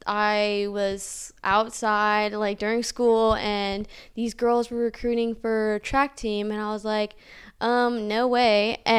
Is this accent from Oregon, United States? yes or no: no; Durham, California, United States; I'm from Durham, I get to hear about all the meat that Butte and Durham are planning.